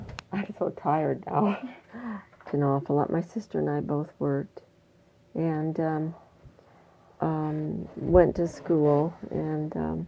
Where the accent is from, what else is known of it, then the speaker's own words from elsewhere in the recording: Fairbanks, Alaska, United States; born there; This is when I came back to Alaska, you know, when I was born in Fairbanks.